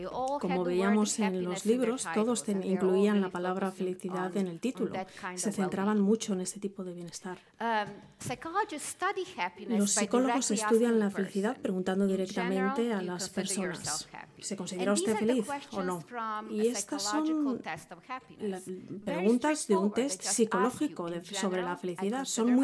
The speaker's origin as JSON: {"language": "Spanish", "town": "Split", "region": "Split-Dalmatia County", "country": "Croatia", "tie": "born or raised there", "said": "Esta es mi ciudad natal, ese Split en Croacia."}